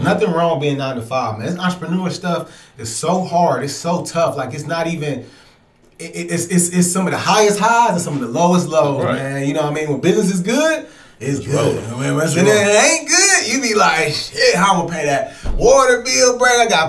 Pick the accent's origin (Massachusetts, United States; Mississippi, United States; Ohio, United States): Ohio, United States; Cleveland; Man, because we're from Cleveland.